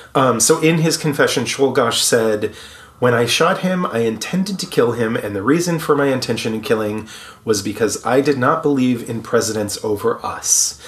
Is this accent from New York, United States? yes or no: yes; Auburn, New York, United States; So I'm from Auburn, New York.